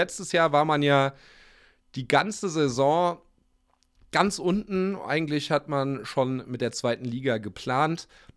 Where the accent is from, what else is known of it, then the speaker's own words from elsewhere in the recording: Frankfurt, Hesse, Germany; Ich würde es als Frankfurter natürlich begrüßen.